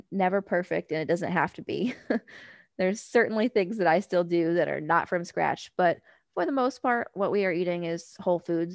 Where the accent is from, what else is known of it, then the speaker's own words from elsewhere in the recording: Ohio, United States; now in Alabama, United States; my first time ever gardening in Alabama, which is drastically different from what I was used to growing up in Ohio.